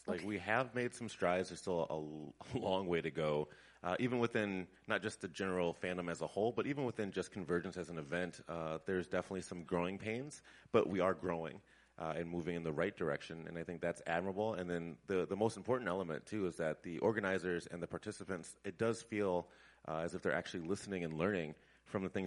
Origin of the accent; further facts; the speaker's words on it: Chicago, Illinois, United States; so I'm originally from Chicago, which is also Midwest, but it's kind of a different type of Midwest, a lot more contemporary.